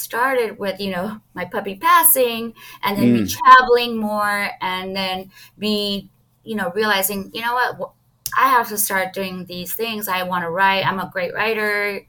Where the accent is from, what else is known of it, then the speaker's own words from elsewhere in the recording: Los Angeles, California, United States; I grew up LA. I was raised in LA all over. So I am native, although that is kind of like being in LA people, it is rare to be like native LA.